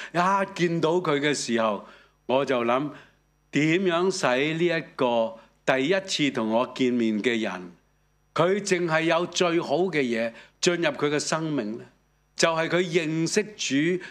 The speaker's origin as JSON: {"language": "Cantonese", "town": "Chaozhou", "region": "Guangdong", "country": "China", "said": "就用我们潮州人的沟通方式，我唱了一首潮州话的"}